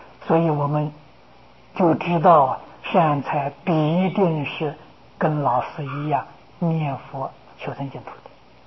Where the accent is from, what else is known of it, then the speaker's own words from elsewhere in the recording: China; 我们中国人常说先入为主啊，第一个老师很重要啊。